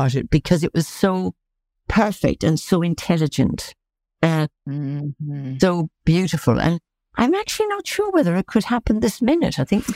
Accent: Ireland; The book I wanted to write was about how I, being Irish, began to understand Shakespeare

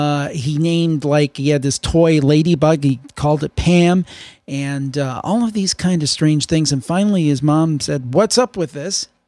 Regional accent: Cleveland, Ohio, United States; Actually, it came out of a reporter out of my hometown, Suzanne Stratford, who works for Fox 8 in Cleveland.

